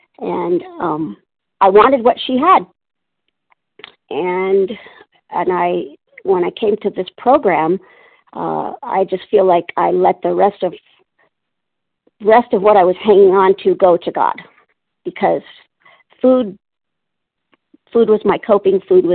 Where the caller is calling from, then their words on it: Palmdale, California, United States; I'm calling from Palmdale, California.